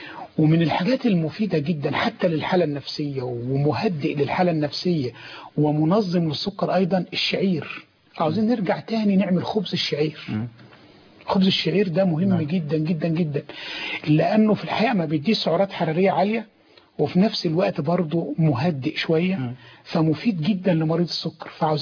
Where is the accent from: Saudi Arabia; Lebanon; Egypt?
Egypt; اللي هي الوجبه الرئيسيه عندنا في مصر هنا وبعض الدول الاسلاميه الاخرى.